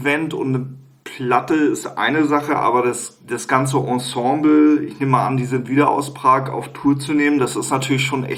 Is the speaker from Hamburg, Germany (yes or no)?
yes; Hamburg, Germany; ich war ja noch nicht drin als Hamburger